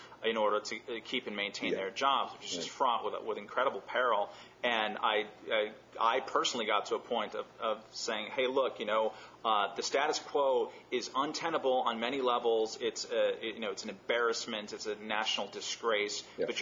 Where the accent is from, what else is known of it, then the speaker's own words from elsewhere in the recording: California, United States; that prevent me from, as a Californian, from getting a Nevada company to insure me